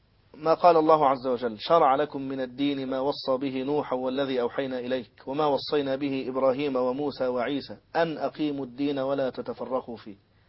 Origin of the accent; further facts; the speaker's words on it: Egypt; في بلدنا مصر